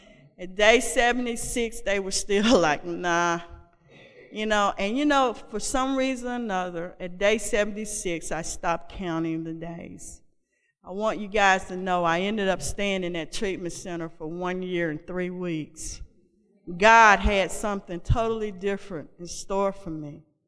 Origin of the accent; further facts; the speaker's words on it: Trenton, Tennessee, United States; And now my mind was in my hometown, Trenton, Tennessee, where my dad was.